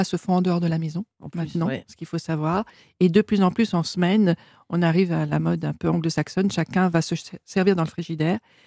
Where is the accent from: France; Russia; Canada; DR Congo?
France; south of France; enfin, moi, je suis méridionale.